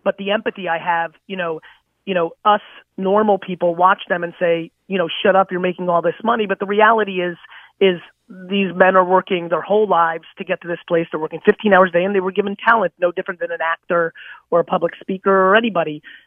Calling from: New Jersey, United States; No, I'm the actor, New Jersey.

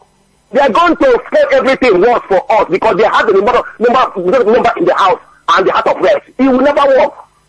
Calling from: Imo, Nigeria; I'm calling from Imo State.

